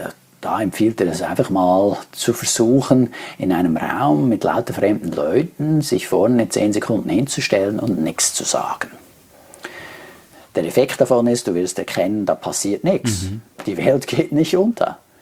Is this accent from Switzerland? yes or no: yes; Switzerland; Bei uns in der Schweiz, da gibt es